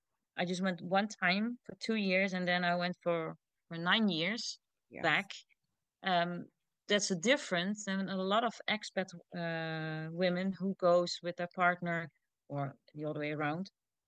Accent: the south, Netherlands; also born or lived in Germany / Amsterdam; I came from Germany back to the Netherlands. I come from the south, and I moved back to Amsterdam.

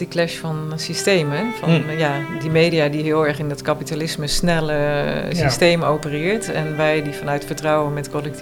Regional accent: Netherlands; zegt ze dan tegen mij als Nederlander

